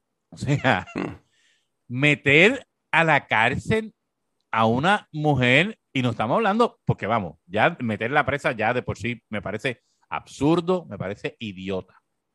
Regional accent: Puerto Rico; Y para mí, como puertorriqueño, no me da ninguna gracia que ella nos represente.

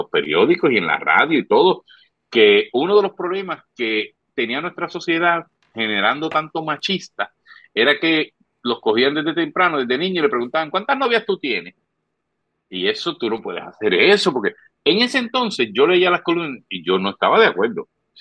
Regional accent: Puerto Rico; Y oye, te soy honesto, como puertorriqueño, el que ellos hablen, porque repiten mucho Puerto Rico

